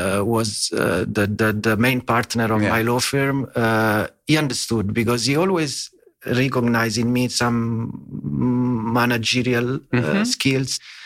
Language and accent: English; Italy; English is a second language; moved away as an adult; also born or lived in Germany; now in United States; I'm Italian, of course, as my English accent suggests.